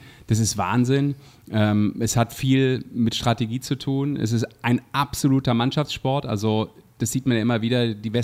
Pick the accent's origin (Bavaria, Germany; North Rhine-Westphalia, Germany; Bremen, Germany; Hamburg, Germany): North Rhine-Westphalia, Germany; Düsseldorf; sagt mir als Düsseldorfer Jung, der ich ja bin, natürlich was